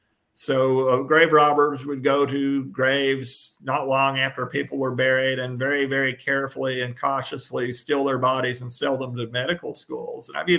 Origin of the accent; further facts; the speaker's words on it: Kentucky, United States; I did grow up in a rural sort of county. Richmond is more of a bluegrass county with a large city, Madison County, I should say, a large city, Richmond, and a few smaller towns